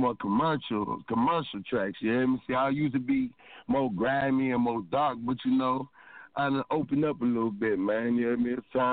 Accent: Milwaukee, Wisconsin, United States; And I'm not originally from Mississippi, though, so, you know what I'm saying, I ain't gonna, you know what I'm saying, take away credit from, man, Milwaukee, you know what I mean, downtown Milwaukee

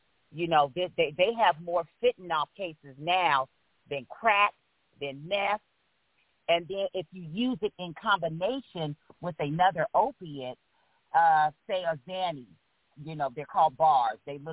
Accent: California, United States; And I am from Monterey County, but I raised my kids in Sacramento, and then I came back to Monterey County.

